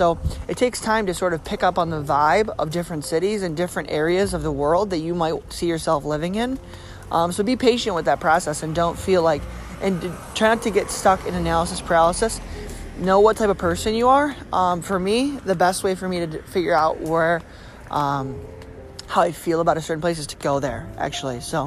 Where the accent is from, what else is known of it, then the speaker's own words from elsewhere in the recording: Palmyra, United States; I actually noticed this when I went home for Christmas, back to Palmyra, my hometown.